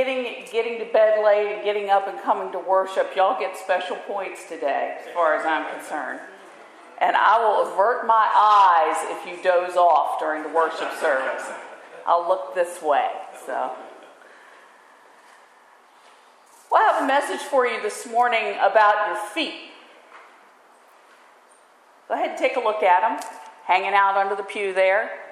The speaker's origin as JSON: {"language": "English", "region": "the South", "country": "United States", "said": "but as you can tell, I'm from the South. And in the South, we have a term."}